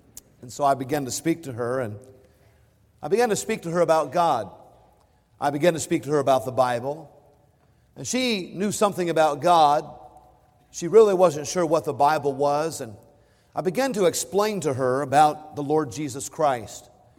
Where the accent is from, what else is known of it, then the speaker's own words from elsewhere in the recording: United States; And as an American, I've always cherished my freedom. I've always been proud to be an American.